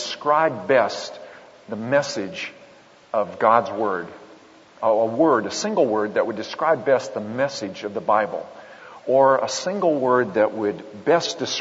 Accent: Portland, Oregon, United States; I grew up in Portland, Oregon. I'm the oldest of seven children. My parents were Roman Catholic, and so I grew up attending Catholic church

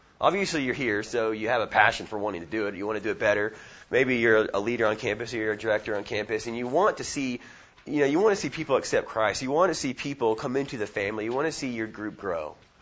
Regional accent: Oklahoma, United States; I'm like, I'm from Oklahoma.

